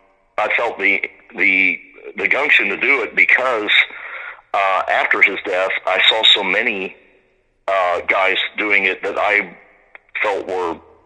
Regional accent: Middletown, Ohio, United States; Yeah, because I grew up in Middletown, Ohio

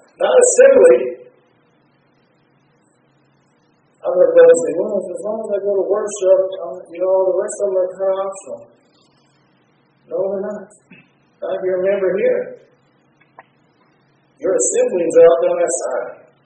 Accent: California, United States; the church I grew up in California used to do that.

